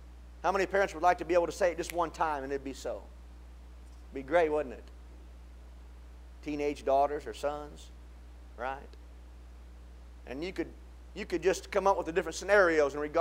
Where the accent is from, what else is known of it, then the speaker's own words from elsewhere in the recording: Cleveland, Ohio, United States; I'm a pretty heavy sports enthusiast, and I'm from Cleveland